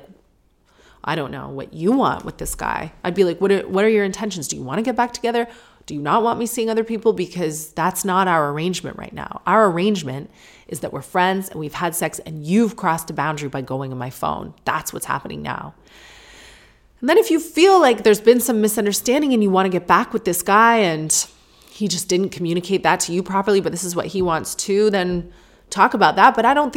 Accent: St. Catharines, Ontario, Canada; it was right near where we grew up in St. Catharines, Ontario.

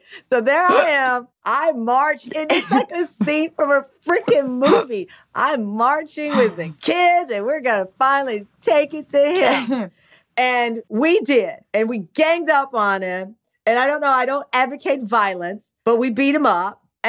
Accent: Texas, United States; His name was, because we're from Texas, his name was Booker T.

